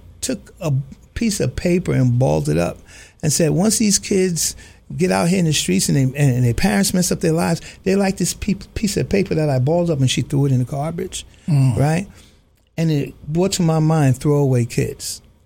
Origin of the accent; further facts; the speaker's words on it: New York City, New York, United States; I grew up in the South Bronx. I grew up in the projects.